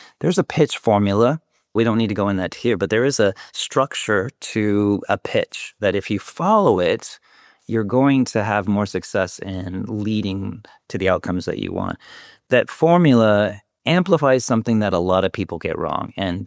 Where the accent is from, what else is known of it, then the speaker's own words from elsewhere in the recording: Kansas, United States; I grew up in Kansas, which is in the middle of this United States, very small conservative town